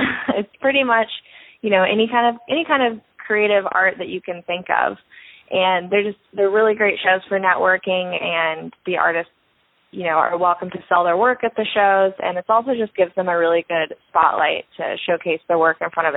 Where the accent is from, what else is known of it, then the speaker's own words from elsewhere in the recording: Atlanta, Georgia, United States; just because I am from Atlanta and I want to represent it the best I can.